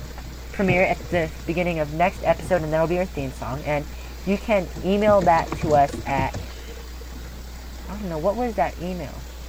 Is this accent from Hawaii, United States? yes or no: yes; Mililani, Hawaii, United States; now in Ontario, United States; I'm 14 and live in Ontario, Ohio. I moved here in November of 2005. I'm originally from Mililani, Hawaii.